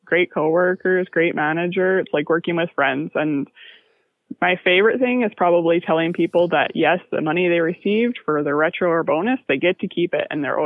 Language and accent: English; Ontario, Canada; now in Flin Flon, Canada; I've been here since 99. I'm originally from Ontario, actually, but the North has always been my home.